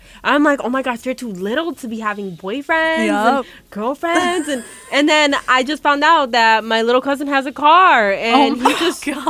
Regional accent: Puerto Rico; My cousins, like, we're from Puerto Rico

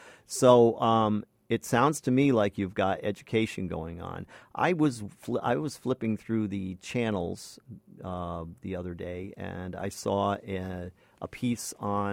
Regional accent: Ledyard, Connecticut, United States; And I grew up down in Ledyard, so I was very aware of that.

